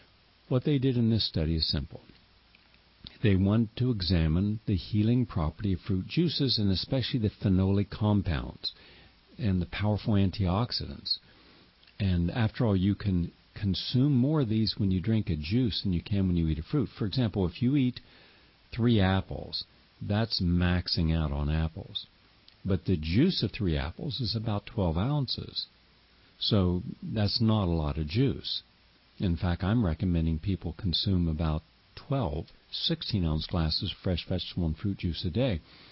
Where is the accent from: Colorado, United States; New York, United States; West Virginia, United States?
West Virginia, United States; From my home state of West Virginia, down in Bluefield, we have a station carrying us